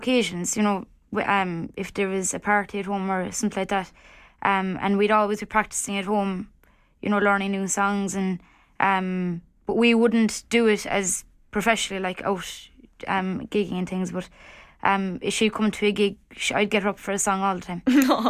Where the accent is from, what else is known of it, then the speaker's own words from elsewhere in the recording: Ardgroom, Munster, Ireland; I come from Beara in West Cork, in a small peninsula. And the little village I come from is Argroom.